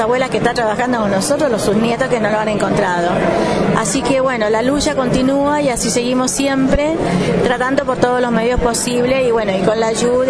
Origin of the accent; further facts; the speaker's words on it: Santiago, Santiago Metropolitan Region, Chile; now in Argentina; Nací en Chile, como cosí. Sí. Me crié en Santiago, sí. Y hace 38 años que vivo acá.